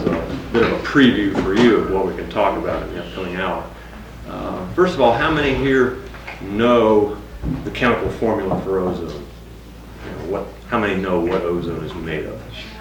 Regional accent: Santa Cruz, California, United States; I'm from Santa Cruz, California. That's where I live

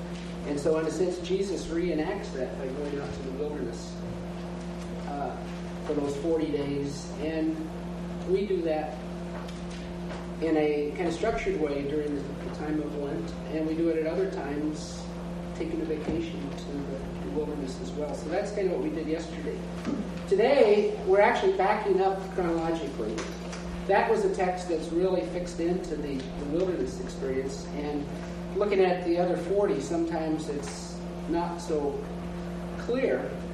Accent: Waverly, Iowa, United States; from Waverly, Iowa, and I'm doing Bible study for these 2 weeks

